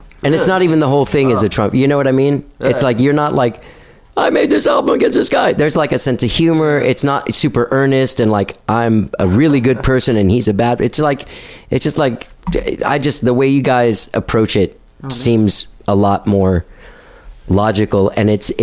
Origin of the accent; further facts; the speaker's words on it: Miami, Florida, United States; Nope. I'm from Miami, and I went to Miami Beach Senior High School. I also went to Austin High, but I graduated from Miami Beach Senior High School